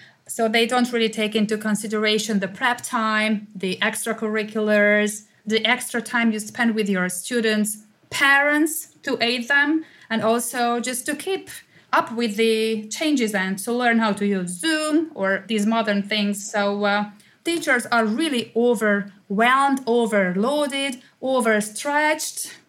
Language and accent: English; Hungary; I'm from Hungary. I'm 49, I can tell you